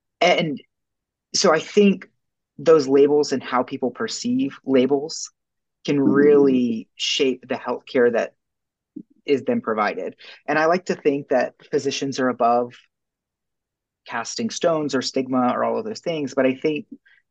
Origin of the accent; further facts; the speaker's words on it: South Carolina, United States; This is in South Carolina. It was my hometown.